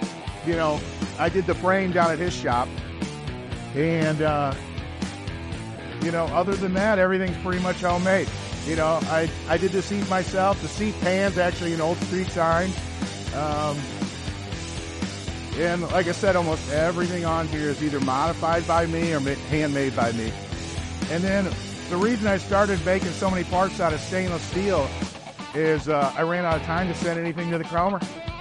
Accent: St. Louis, Missouri, United States; I'm from St. Louis, Missouri, and you're watching Grease and Gears TV.

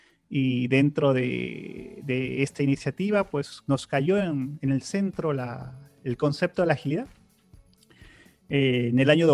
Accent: Peru; born there; yo nací en Perú y desde pequeño tuve bastante interés por la programación.

